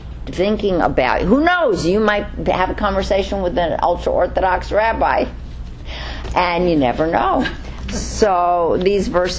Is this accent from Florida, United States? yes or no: no; Bronx, New York, United States; And I can say that because I'm from the same place, all right? And she said, New York. And I said, oh, me too. She said, where? I said, the Bronx.